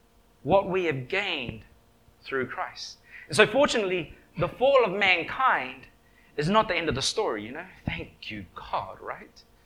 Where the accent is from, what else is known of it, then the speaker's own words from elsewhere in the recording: Wellington, New Zealand; I was the oldest in my family, growing up in Wellington, New Zealand.